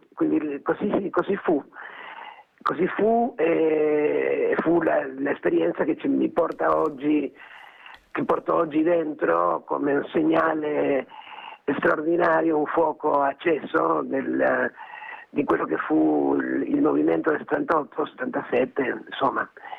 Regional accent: Argentina; now in Italy; io sono argentina, sono arrivata in questo paese che mi ha ospitata dopo la dittatura di Videla, in un momento molto particolare, precisamente nel 78, in realtà nel 76, però va bene. Nel 78, 77, 78

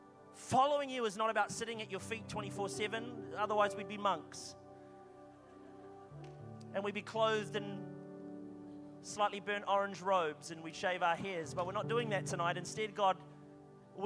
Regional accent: Scotland, United Kingdom; Like, you got to understand, I'm Scottish.

